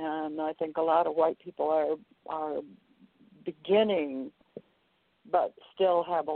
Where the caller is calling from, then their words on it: Seattle, Washington, United States; No, I'm just listening from Seattle, and I think that Mr. Cloy is an extremely wise man.